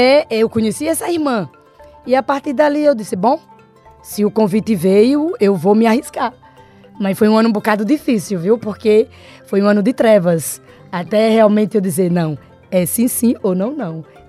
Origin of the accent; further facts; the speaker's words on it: Aracaju, Sergipe, Brazil; now in Guinea-Bissau; eu tenho 56 anos, sou brasileira do Nordeste, Aracaju, Sergipe. Estou aqui na Missão Católica de Contubuel